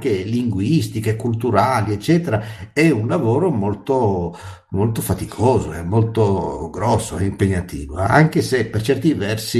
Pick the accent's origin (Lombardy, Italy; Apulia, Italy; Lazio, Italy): Lombardy, Italy; Io parlo, siamo a Milano, da Lombardo, una regione ricca, benestante, avviziata